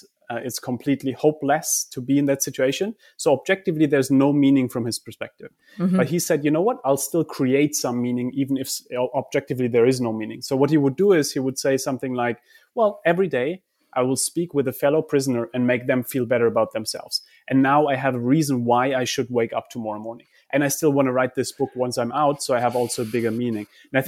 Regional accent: Germany; And you know, I come from Germany. I grew up with this idea of you got to plan everything

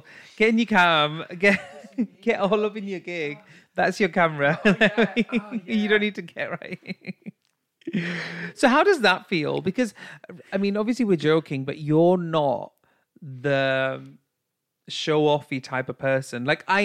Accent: United Kingdom; And then being this British individual that says, chips and gravy, we don't talk about money over here

